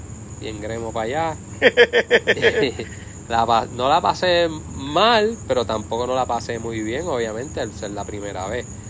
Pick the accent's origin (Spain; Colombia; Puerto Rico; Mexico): Puerto Rico; Levittown; donde yo me crié fue en Levittown, y ahí pues entonces vivíamos también cerca de la playa